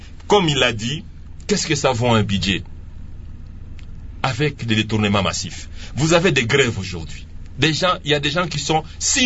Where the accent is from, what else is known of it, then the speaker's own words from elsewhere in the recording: DR Congo; Mais je suis Congolais.